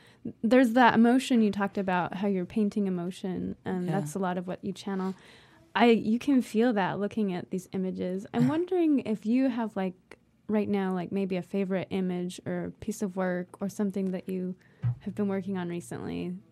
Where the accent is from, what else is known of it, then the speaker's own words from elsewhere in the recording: Utah, United States; I'm from Utah, and we don't have quite the commuter culture